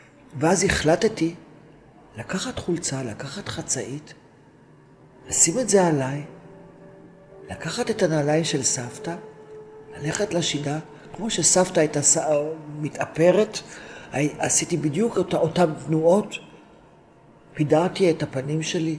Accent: Tel Aviv, Tel Aviv District, Israel; also born or lived in Hulata; אני בת 70 פלוס. אני בעצם נולדתי בצפון הארץ בקיבוץ, קיבוץ חולתה. כן, ובגיל מאוד צעיר, בערך בגיל 5, משהו כזה, עברנו לשיקון עובדים רמת אביב בעבר לירקון. ובשנות ה-60 נאלצתי לעזוב את העיר שמאוד אהבתי.

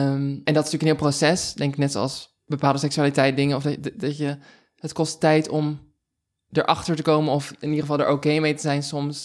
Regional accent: Maasland, South Holland, Netherlands; now in Amsterdam, Netherlands; Ik ben 25. Ik kom origineel uit Maasland. Dat is een heel klein dorpje in de buurt van Rotterdam. En daar heb ik tot mijn 18e gewoond. En daarna ben ik naar Amsterdam verhuisd.

